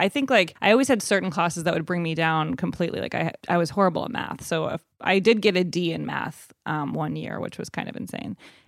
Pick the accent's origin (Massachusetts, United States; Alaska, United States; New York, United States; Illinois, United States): Illinois, United States; Evanston; in Evanston, which is right outside of Chicago, where Northwestern University is.